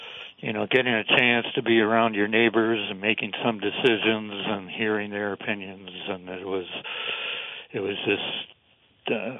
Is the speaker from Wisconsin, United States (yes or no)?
yes; Wisconsin, United States; born there; now in Vermont, United States; No, I was born in Wisconsin.